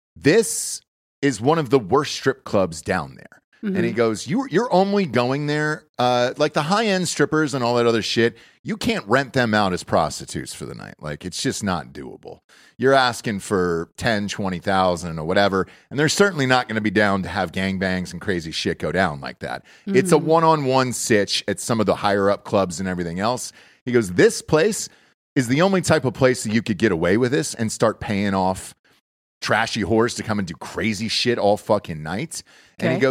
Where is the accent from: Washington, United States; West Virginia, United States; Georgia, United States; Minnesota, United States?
Georgia, United States; Atlanta; Now, I'm from Atlanta. I know what the fucking Gold Club is, for Christ's sakes.